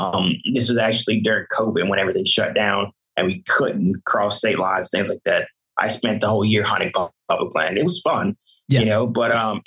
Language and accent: English; Louisiana, United States; also born or lived in Tennessee, United States; So I'm originally from Louisiana. I tell people that Tennessee's home for me. Tennessee saved me. Louisiana raised me. But now being here in Texas